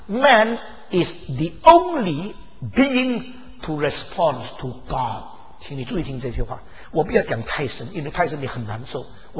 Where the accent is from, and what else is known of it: China